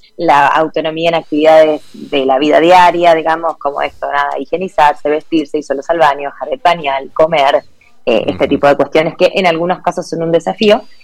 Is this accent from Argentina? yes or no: yes; Argentina; Yo soy argentina, me formé en Argentina, hice la universidad